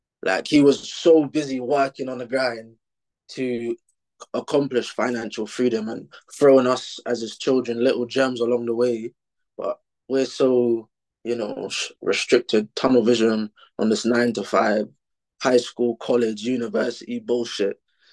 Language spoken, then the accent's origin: English; London, United Kingdom; I'm from Northwest London. I'm 19 years old.